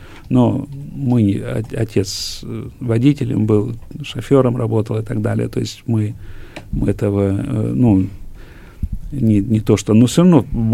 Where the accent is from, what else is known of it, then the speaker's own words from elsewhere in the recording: Western Siberia, Russia; мое детство было в Сибири, в Западной Сибири, много снега видели